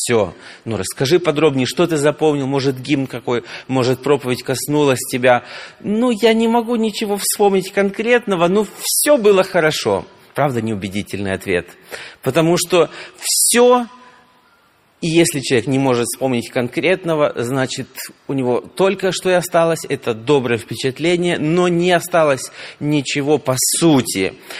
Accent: Zheleznogorsk, Kursk Oblast, Russia; Я приехал из Железногорска. Это Курская область нашей большой страны, небольшой городок, где есть дружная, сильная церковь, около 300 членов.

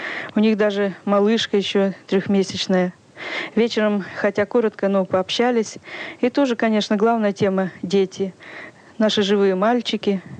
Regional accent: Pavlodar Region, Kazakhstan; born or raised there

